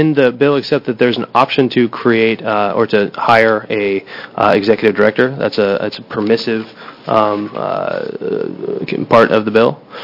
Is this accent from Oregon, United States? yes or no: yes; Portland, Oregon, United States; I'm from Portland, Oregon, co-director of Healthy Democracy Oregon.